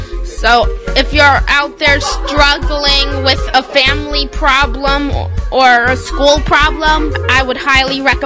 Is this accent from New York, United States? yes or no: yes; Port Jefferson Station, New York, United States; from Port Jefferson Station